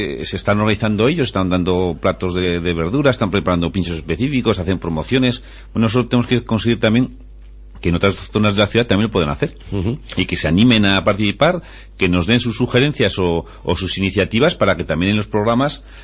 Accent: Tudela, Navarre, Spain; no saben por qué otras cosas somos conocidos Tudela

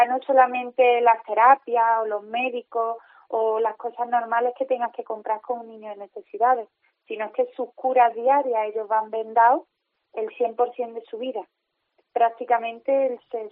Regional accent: Córdoba, Andalusia, Spain; nos desplazamos a Sevilla, somos de Córdoba

